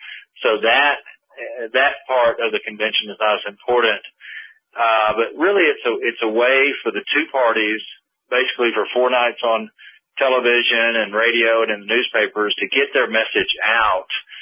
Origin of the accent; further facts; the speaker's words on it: Arkansas, United States; I'm from Arkansas, and in our state, we just know this